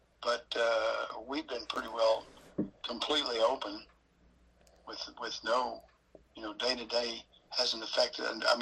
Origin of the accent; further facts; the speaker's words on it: Waco, Texas, United States; born there; also born or lived in Kansas; I was born in Waco, Texas, but never really lived here. My dad was in the Air Force, so we traveled all over the country.